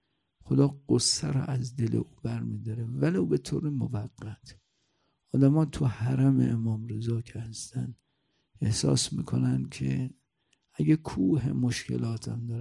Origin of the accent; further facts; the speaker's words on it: Iran; اینا متوجه شد من ایرانیم